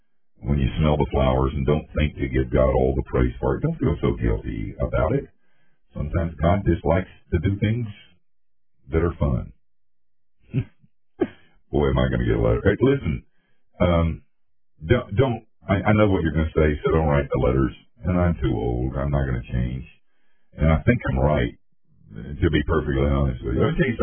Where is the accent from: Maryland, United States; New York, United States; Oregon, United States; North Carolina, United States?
North Carolina, United States; Asheville; I went back to my hometown of Asheville sometimes. And the last time I was back there, I went to my home church, Trinity Methodist.